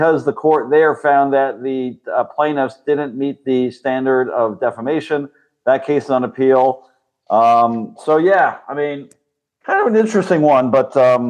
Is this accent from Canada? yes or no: yes; Canada; I'm French Canadian